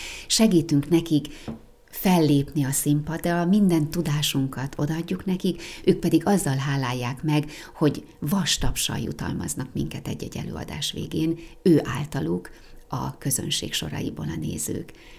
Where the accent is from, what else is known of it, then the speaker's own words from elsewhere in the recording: Sátoraljaújhely, Borsod-Abaúj-Zemplén, Hungary; én ott nőttem föl, itt Újhelyben, a Cerkóban, a görögkatolikus egyházban.